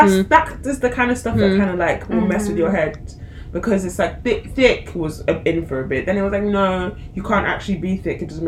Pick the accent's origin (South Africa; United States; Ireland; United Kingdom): United Kingdom; Sheffield, Yorkshire and the Humber; In primary school, I was like the tallest and the biggest one, and like one of three black people because I grew up in Sheffield.